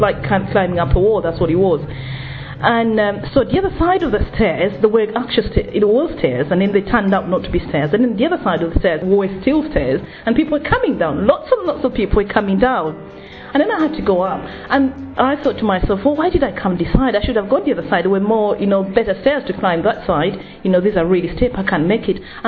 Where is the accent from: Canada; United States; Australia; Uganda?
Uganda; I'm originally from Uganda, and Catholic, born and bred Catholic